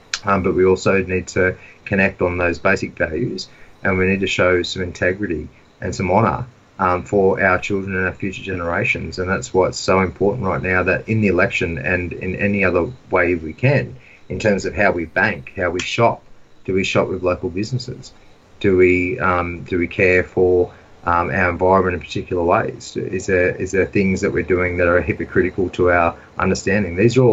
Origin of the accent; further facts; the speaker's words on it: Australia; We are an Australian family, and we need to talk like that.